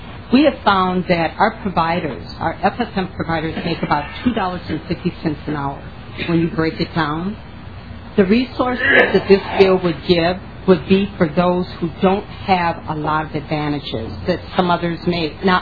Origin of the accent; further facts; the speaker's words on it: Minnesota, United States; born there; I was born in Minnesota. I am a grandmother. I'm just going to tell you I'm over 50. So I know the history of Minnesota.